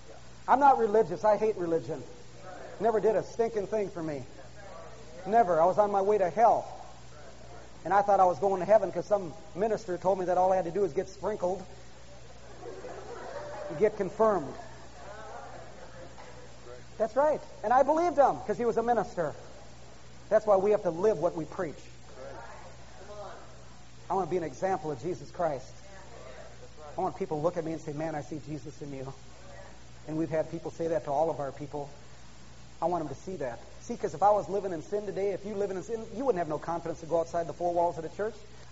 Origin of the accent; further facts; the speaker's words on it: Minnesota, United States; I'm a pastor from Minnesota